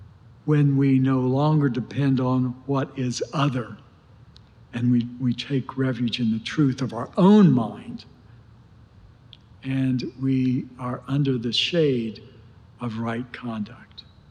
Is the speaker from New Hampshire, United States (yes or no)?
no; West Virginia, United States; I come from West Virginia, and down in West Virginia, down in the southern part of the state, there are the Hatfields and McCoys.